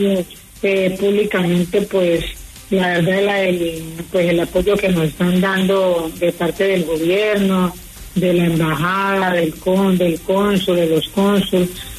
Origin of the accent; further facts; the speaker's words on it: Colombia; aunque no estamos en Colombia, somos colombianos, estemos donde estemos.